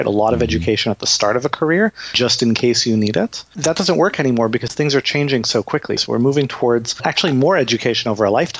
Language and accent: English; Canada; I'm Canadian, right?